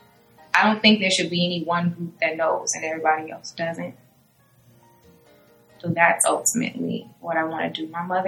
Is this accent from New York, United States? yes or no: no; Beaufort, South Carolina, United States; So I am sixth generation Gullah Geechee from Beaufort, South Carolina.